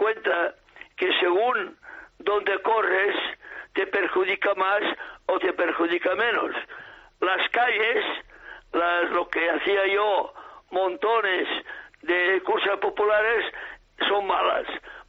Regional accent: Sant Joan de les Abadesses, Catalonia, Spain; now in Barcelona, Spain; No, yo no nací aquí en Barcelona. Nací en San Juan de las Abadesas.

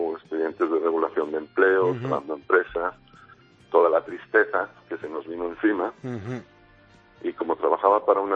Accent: Galicia, Spain; moved away; Yo soy español, gallego, y como buen gallego

